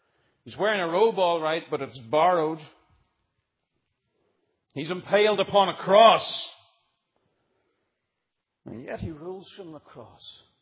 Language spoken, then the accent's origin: English; Ireland; Now, I grew up in Ireland and I was mad keen on the westerns.